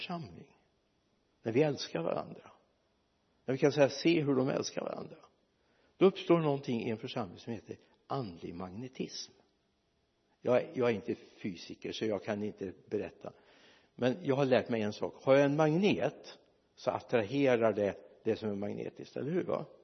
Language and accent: Swedish; Mariestad, Västra Götaland County, Sweden; när jag spelade handboll en gång i tiden, hemma i Mariestad